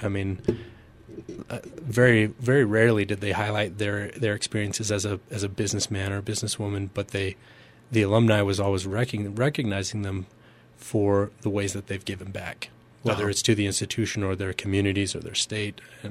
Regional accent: Idaho, United States; I'm a kid from Eastern Idaho who went to a local university, but the sky's the limit.

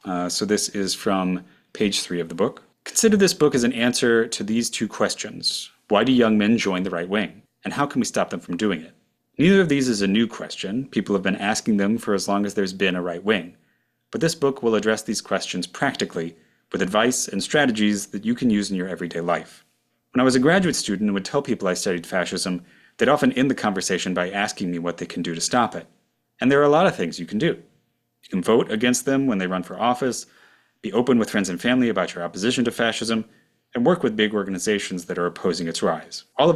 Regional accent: St. Louis, Missouri, United States; I grew up in the St. Louis metropolitan area, somewhere between the Midwest and the South, as I usually describe it.

